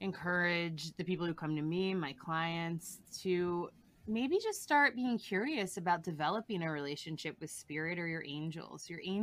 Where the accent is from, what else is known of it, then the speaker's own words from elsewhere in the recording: United States; especially in the society I grew up here in America, we're rise and grind.